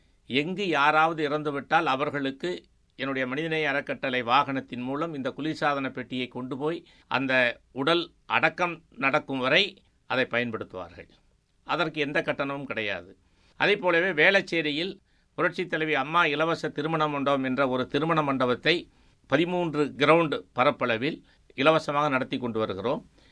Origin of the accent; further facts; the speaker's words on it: Thumbivadi, Tamil Nadu, India; born there; நான் பிறந்த ஊரான தும்பிவாடி என்று அது அடைமொழி சேர்த்து … என்று தான் நான் என்னை கட்சி நிகழ்ச்சிகளில் விளம்பரப்படுத்தி கொண்டேன்.